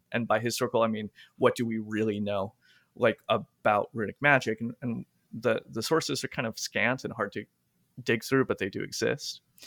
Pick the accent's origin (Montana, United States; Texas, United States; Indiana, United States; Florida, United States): Florida, United States; accent: Southern; I'm from Central Florida, and I speak with I was raised by an old Southern lady, my grandma, so I speak with her old timey accent